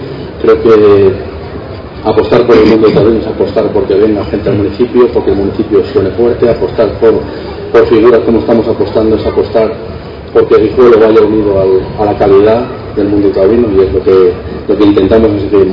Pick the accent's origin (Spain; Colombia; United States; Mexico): Spain; Basque Country; los vizcaínos nacemos donde nos parece